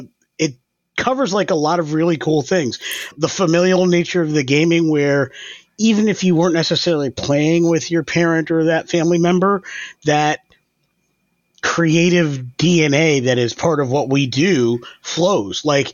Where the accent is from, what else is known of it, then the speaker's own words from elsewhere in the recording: New York, United States; As a New Yorker myself, excellent. I'm from upstate, however, not near the city